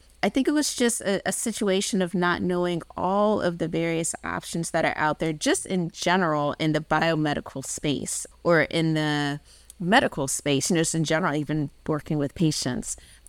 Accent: Maryland, United States; I'm from Maryland, a rural part of Maryland, but had kind of hung around D.C. in my college years.

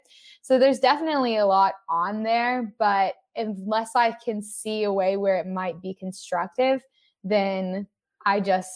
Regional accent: Archer's Lodge, North Carolina, United States; I always tell people I'm from Raleigh. I grew up outside of Raleigh, kind of in this place called Archer's Lodge, which was like not even a town or limit or anything when I was younger.

